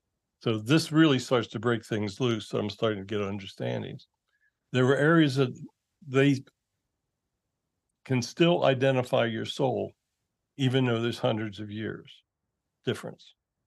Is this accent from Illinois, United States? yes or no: no; Pennsylvania, United States; I was raised near Hershey, which is near Gettysburg, so I've always been drawn to the battlefield.